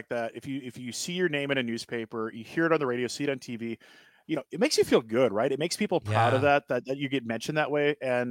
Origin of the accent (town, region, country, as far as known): Wisconsin, United States; born or raised there; also born or lived in Milwaukee / Madison